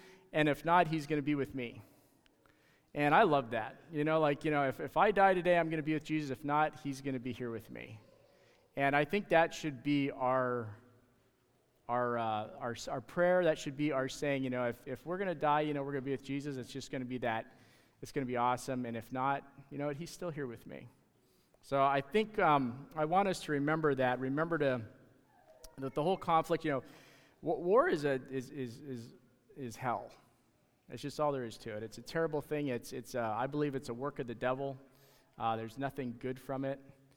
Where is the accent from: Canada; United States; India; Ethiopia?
Canada; I'm Canadian, and they're just not brave enough to come and invade the U.S.